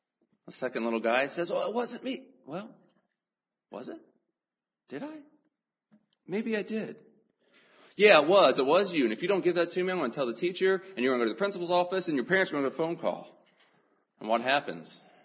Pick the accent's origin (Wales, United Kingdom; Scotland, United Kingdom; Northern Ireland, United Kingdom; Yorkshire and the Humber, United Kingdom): Scotland, United Kingdom; Of course, being a Scot, being an engineer, identified with that. My people are Scottish.